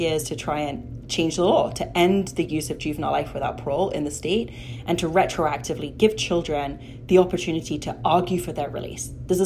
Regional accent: United Kingdom; accent: British; And I remember, like, with my British accent, you know, firing out of the gates

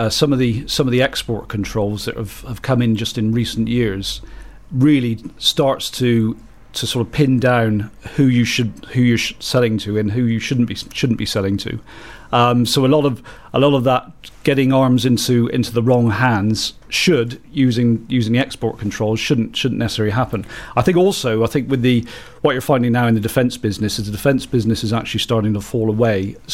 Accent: Cadbury Heath, South West England, United Kingdom; I'm from, as you said, Billy, I'm from the Cadbury Heath Ward up in sort of deepest, darkest South Gloucestershire.

